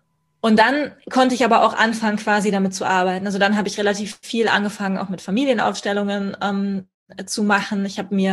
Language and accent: German; Kempten, Bavaria, Germany; okay, dann ich bleibe in Kempten, in meiner Heimatstadt.